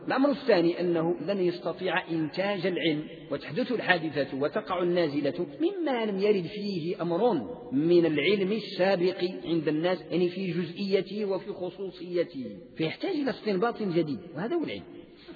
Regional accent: Morocco; في إطار المذهب المالكي عندنا بالمغرب والأندلس عبر التاريخ

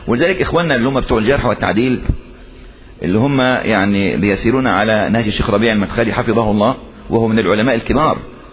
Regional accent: Egypt; اللي بيخطب عندنا في مصر يعني من عادة المصريين انهم يحبون ايه الكلام الارتجالي

